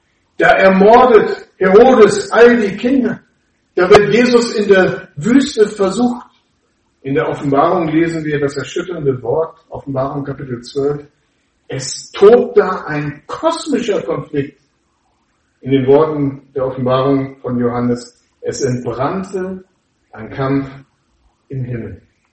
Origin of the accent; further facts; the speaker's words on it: Germany; Wir kommen aus Deutschland, das ist ja alles in Ordnung.